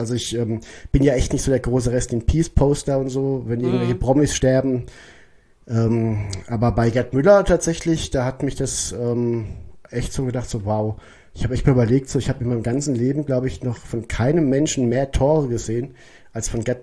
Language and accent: German; Odenwald, Germany; Ich komme ja aus dem Odenwald.